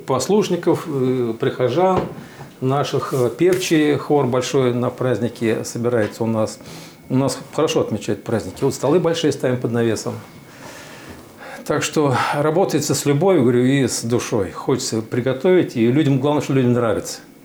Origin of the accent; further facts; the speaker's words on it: Moscow, Russia; Мне уже скоро будет 70, я родился, говорю, в Измайлово, мама в столовой работала